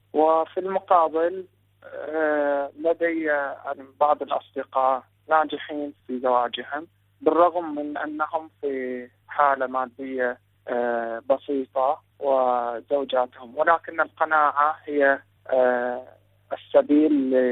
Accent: Qatif, Eastern Province, Saudi Arabia; من القطيف السعودية، موظف في القطاع الخاص

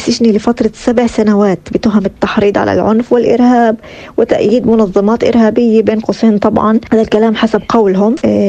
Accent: Palestine; وأصريت أنني كتبت في قصيدتي عن إرهاب صهيوني يهودي موجود نعاني منه كفلسطينيين

